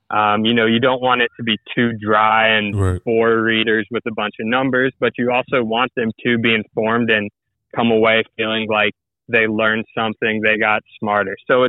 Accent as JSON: {"language": "English", "town": "Waynesboro", "region": "Virginia", "country": "United States", "said": "I'm from Waynesboro, Virginia, which is like if the middle of nowhere had a middle of nowhere."}